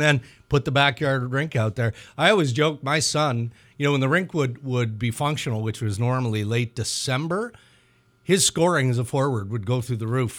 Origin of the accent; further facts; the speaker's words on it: Saskatchewan, Canada; And for me, I grew up in Saskatchewan, so very similar to the climate of Thunder Bay, right?